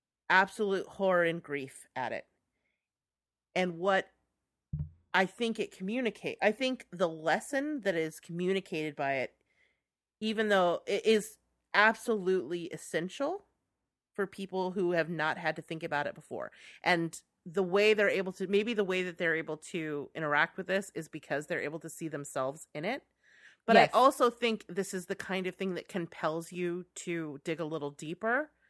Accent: United States; it's not like we have some moral, high moral standing where we would, as an American, it would never happen.

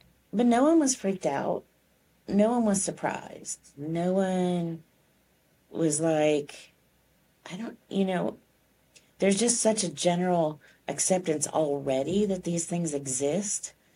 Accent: Texas, United States; We're from Texas. So, you know, we say hi to everybody who walks by.

